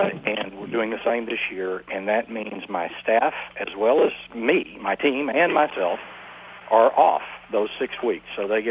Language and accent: English; Huntsville, Texas, United States; Yeah, born and raised in Texas. And I went to high school in Huntsville, Texas, which is an hour north of Houston.